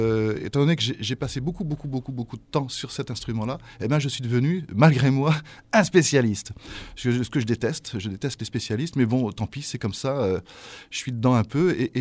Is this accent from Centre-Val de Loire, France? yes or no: yes; Blois, Centre-Val de Loire, France; je suis originaire du centre de la France, de Blois, pour être clair. Mais je suis un déraciné comme pas mal de Français.